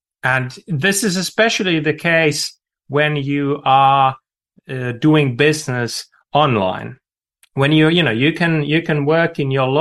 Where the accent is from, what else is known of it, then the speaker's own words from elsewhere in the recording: Helsinki, Uusimaa, Finland; in many cities, you know, my hometown, Helsinki, app and games production companies like Supercell, they're now a massive a part of the economy there.